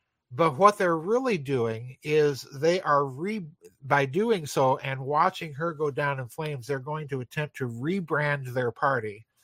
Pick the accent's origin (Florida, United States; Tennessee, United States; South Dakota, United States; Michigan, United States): South Dakota, United States; George McGovern, you know, senator from my home state